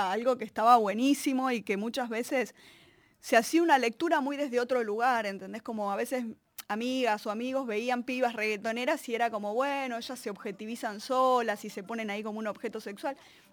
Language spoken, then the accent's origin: Spanish; Tucumán, Argentina; yo soy tucumana y crecí escuchando cumbia